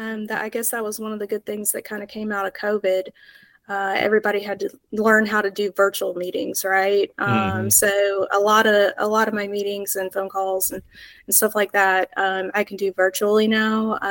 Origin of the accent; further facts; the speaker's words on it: Ste. Genevieve, Missouri, United States; So I grew up actually in Missouri, kind of southeast Missouri, in a small town, St. Genevieve, Missouri. It's about 70 miles south of St. Louis on the Mississippi River there.